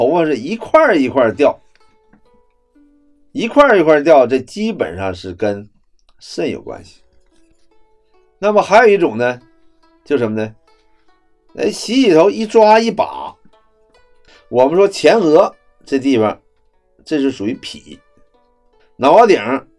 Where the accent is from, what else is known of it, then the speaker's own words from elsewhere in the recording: Northeast China, China; 尤其像我们东北人这喝大酒，先伤肝